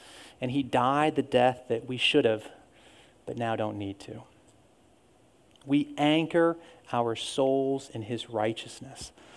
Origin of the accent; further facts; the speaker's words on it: Pennsylvania, United States; now in South Carolina, United States; I grew up in Pennsylvania, and I came to South Carolina about 10 years ago now.